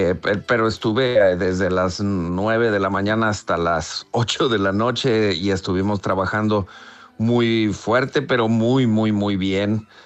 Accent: Mexico; Yo mismo soy de México.

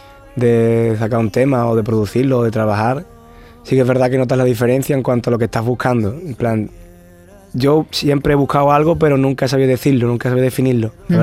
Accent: Benalúa, Andalusia, Spain; now in Seville, Spain; Yo estoy ahora mismo estudiando en Sevilla, pero bueno, cada fin de semana que puedo bajo a Benalú, a mi pueblo, y a ver a mis amigos, a mi familia, a todo el mundo.

